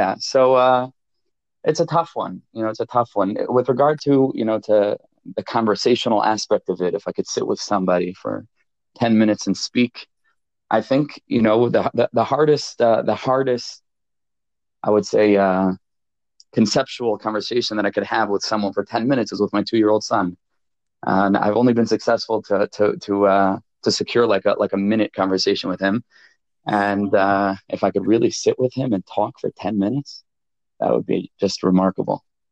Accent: Farakwe, New York, United States; But I'm originally from Farakwe, New York, and I went to a number of wonderful yeshivas in that area, in America, in various places.

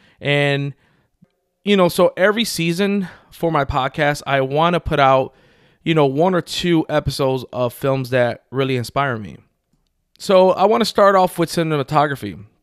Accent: Chicago, Illinois, United States; I grew up in Humboldt Park, Chicago, West Side.

